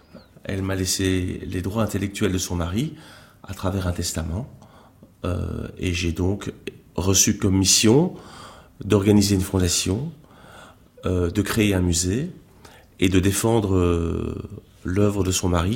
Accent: Brussels, Brussels-Capital Region, Belgium; born there; je suis né à Bruxelles

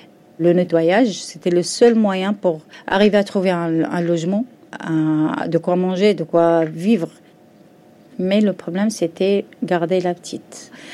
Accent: Morocco; moved away as an adult; now in France; Alors moi, je suis marocaine. J'ai quitté le Maroc en 1999. Je suis venue avec mon ex-mari.

